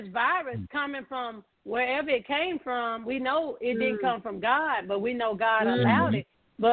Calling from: Texas, United States; Hey, Donna and Tanya … from Texas.

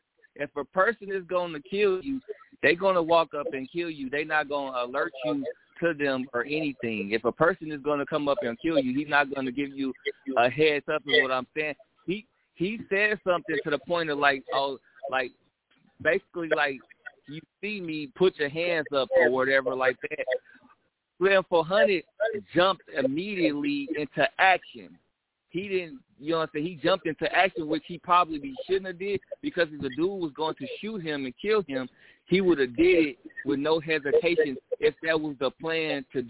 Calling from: Kansas City, Missouri, United States; I'm calling from Kansas City, Missouri.

